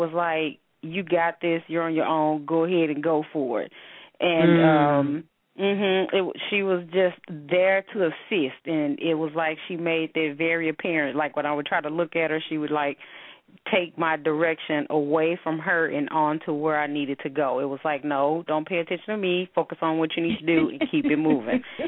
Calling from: Illinois, United States; Marquita, I'm calling from Illinois.

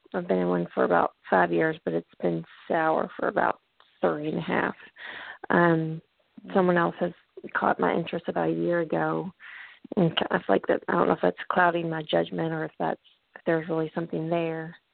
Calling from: Kentucky, United States; I'm from Kentucky.

